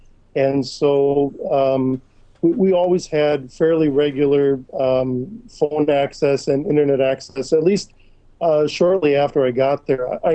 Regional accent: Appleton, Wisconsin, United States; also born or lived in Brazil; Sure. I'm originally from Appleton, Wisconsin. Went to Fox Valley Lutheran.

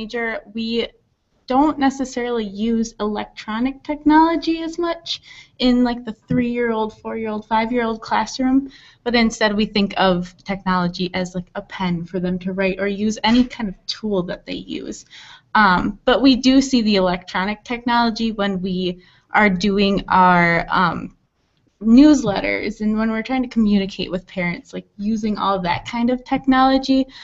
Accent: Kaukauna, Wisconsin, United States; And I am from Kokona, Wisconsin, so near Green Bay, but I'm actually moving to Lake Geneva in June.

